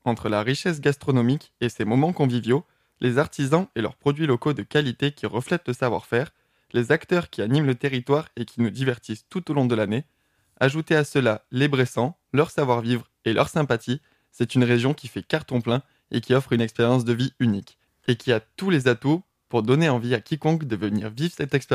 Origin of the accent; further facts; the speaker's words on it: Occitanie, France; Et pour moi qui ne suis pas de la région, puisque je viens de Lozère